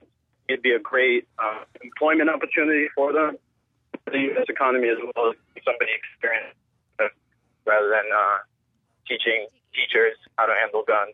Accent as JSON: {"language": "English", "country": "Israel", "tie": "born or raised there", "lives_now": "Providence, United States", "said": "I grew up in Israel, actually"}